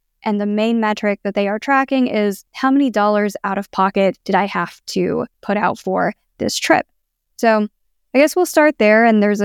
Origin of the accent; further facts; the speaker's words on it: Blue Springs, Missouri, United States; now in Las Vegas, United States; I am currently at home in Las Vegas. Where am I from? I'm from Blue Springs, Missouri. I'm Filipina.